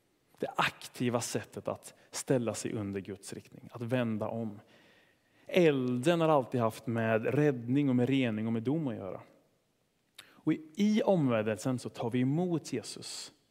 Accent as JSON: {"language": "Swedish", "country": "Sweden", "said": "Vilket kanske kan upplevas lite naket när jag tänker på mig själv som svensk."}